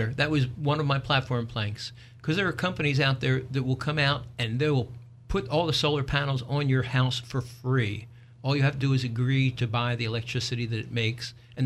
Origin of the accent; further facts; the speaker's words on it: Abington, United States; my hometown of Abington, Verizon had Fios up the corner, two houses away from me.